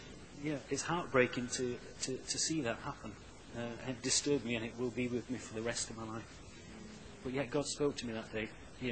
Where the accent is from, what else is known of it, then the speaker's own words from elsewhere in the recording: Conisbrough, Yorkshire and the Humber, United Kingdom; I grew up in Conisbrough. I'm of a family that's none of them are Christians.